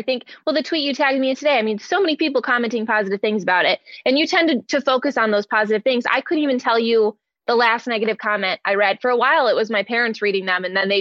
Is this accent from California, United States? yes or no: no; Detroit, Michigan, United States; I love Lions fans, and I'm from Detroit originally, so I think that maybe gives me a little bit more room to poke fun at them.